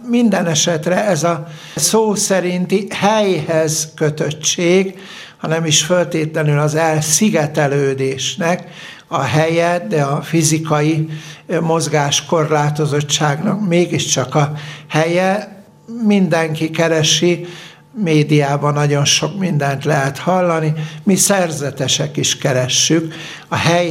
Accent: Vécs, Heves, Hungary; Mátra déli lábánál egy Vécs nevű községben születtem, 53-ban.

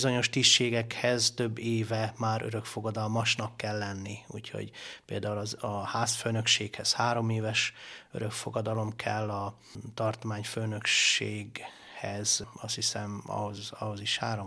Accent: Budapest, Hungary; Budapesti vagyok

